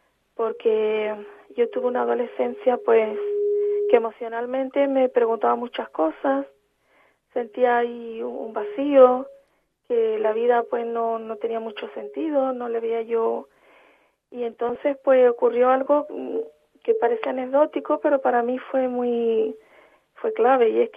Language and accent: Spanish; La Línea de la Concepción, Andalusia, Spain; yo soy de la línea de la Concepción, es una ciudad pequeña que está al lado de Gibraltar, eso sí conoce todo el mundo. Ahí estamos sobre el Istmo.